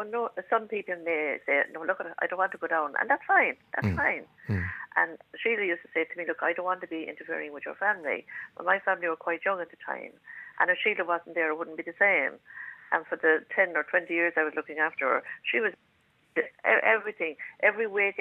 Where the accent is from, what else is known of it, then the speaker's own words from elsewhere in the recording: Greignagh Manor, County Kilkenny, Ireland; I'm from Greignagh Manor originally, from Greignagh Manor, County Kilkenny.